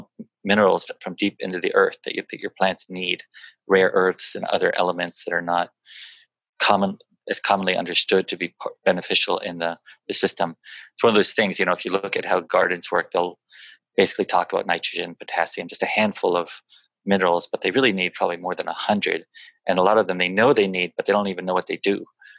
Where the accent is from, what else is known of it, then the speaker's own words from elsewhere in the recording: Seattle, Washington, United States; When I was a kid and growing up in Seattle, we never used mulch.